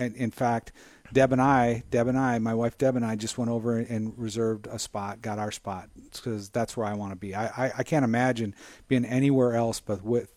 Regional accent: Minnesota, United States; Number one, that's pretty important as a Minnesotan, right?

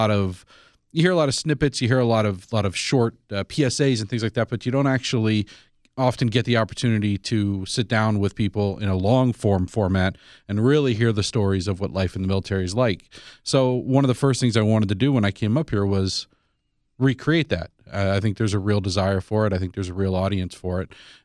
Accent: Tucson, Arizona, United States; I came here from Tucson, Arizona. I was running a station down there

